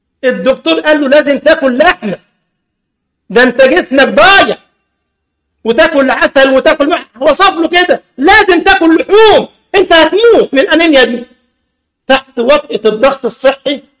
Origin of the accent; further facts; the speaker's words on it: Egypt; هو ده المثل عندنا في مصر، مال الكنزي للنزهي